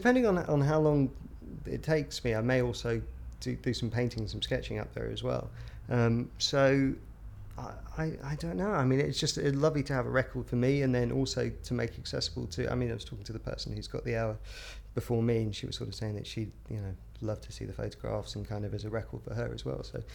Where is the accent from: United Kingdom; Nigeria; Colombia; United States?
United Kingdom; London; I'm 31 and I'm from London.